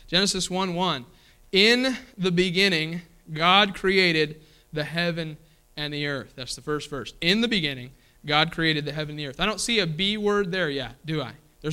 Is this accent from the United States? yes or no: yes; Kentucky, United States; accent: Kentucky; I have my Kentucky accent there still, and there are ain't and other things that I say every once in a while, all right, that's Kentucky coming out in me, amen?